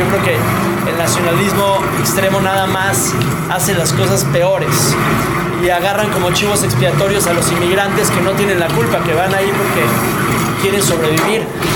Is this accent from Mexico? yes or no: yes; Mexico; les dije que, pues, que soy mexicano.